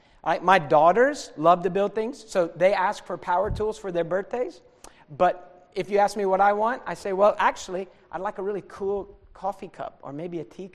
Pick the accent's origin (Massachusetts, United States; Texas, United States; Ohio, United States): Ohio, United States; Well, I am from Ohio, so they think it's just because I'm a Yankee.